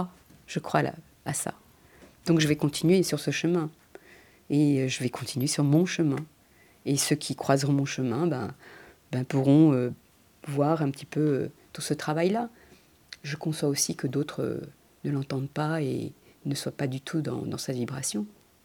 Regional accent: Fuente de Piedra, Andalusia, Spain; je suis bilingue, enfin je suis espagnole, d'origine andalou, j'ai expliqué, d'un petit village qui s'appelle Fuente Piedra, qui est entre Séville et Malaga

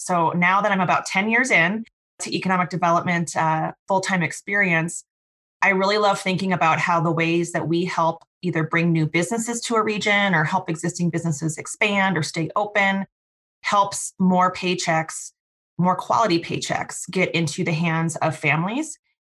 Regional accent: Midwest, United States; accent: Midwestern; You can tell by my accent, I've spent a lot of time in the Midwest.

